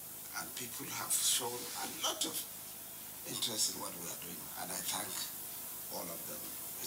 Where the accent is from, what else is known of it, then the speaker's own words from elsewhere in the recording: North East, Nigeria; I am from Northeast.